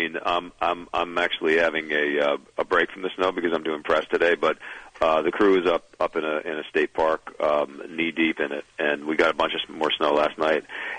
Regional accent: New York City, New York, United States; And I'm a New Yorker

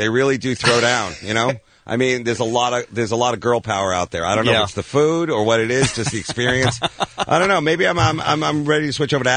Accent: New York, United States; now in Los Angeles, United States; which is L.A. is an early town, if you ask me, because I'm from New York.

